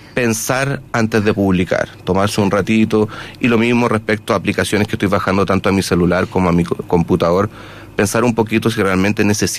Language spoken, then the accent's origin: Spanish; Chile; Los chilenos ocupamos mucho redes sociales.